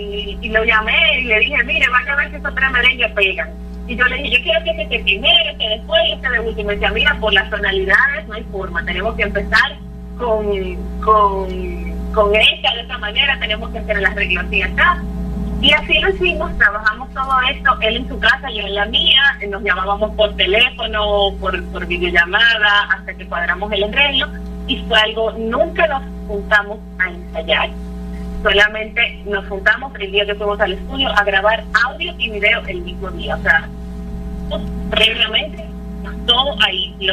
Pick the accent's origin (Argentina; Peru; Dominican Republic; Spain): Dominican Republic; Santiago de los Caballeros, Santiago; Yo soy de Santiago y nunca hemos trabajado juntos.